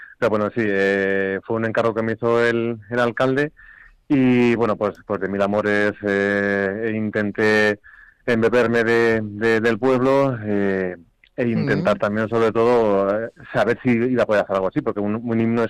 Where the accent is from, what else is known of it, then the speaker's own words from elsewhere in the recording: Navalcarnero, Community of Madrid, Spain; No, yo soy de Navalcarnero